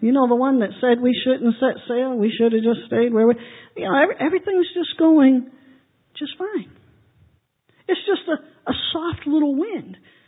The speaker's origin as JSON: {"language": "English", "region": "East Coast", "country": "United States", "tie": "born or raised there", "said": "Now, if you're not used to the ocean, as I am growing up on the East Coast"}